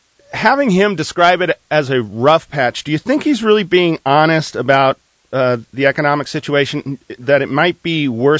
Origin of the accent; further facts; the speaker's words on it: United States; And as an American, I'm getting a little tired